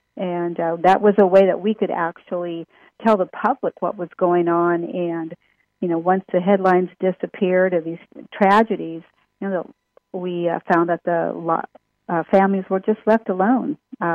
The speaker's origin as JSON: {"language": "English", "region": "Texas", "country": "United States", "tie": "born or raised there", "also_born_or_lived": "Northwest US", "said": "My background is that I'm a Texan, first generation on my dad's side. Dad was born in Mexico and came here the right way, and we were, for the most part, raised in Texas, spent some time up in the Northwest"}